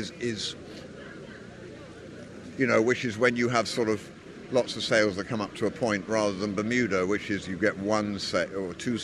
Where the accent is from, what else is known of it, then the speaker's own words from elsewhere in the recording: South East England, United Kingdom; I was brought up in the Isle of Wight, which is in the south coast of England, or Southampton